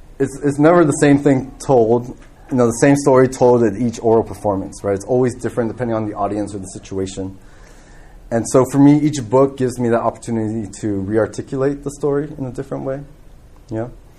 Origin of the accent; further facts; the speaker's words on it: Guam; at least when I was growing up on Guam, you know, we didn't have any Chamorro language or history or culture taught in the schools